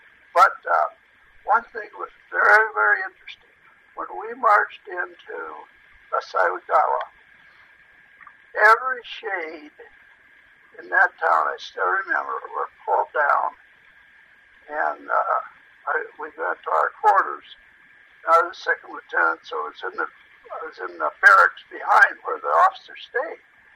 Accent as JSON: {"language": "English", "town": "North Liberty", "region": "Indiana", "country": "United States", "tie": "born or raised there", "said": "I was born in North Liberty, Indiana. That's about 15 miles south bend, and on a farm."}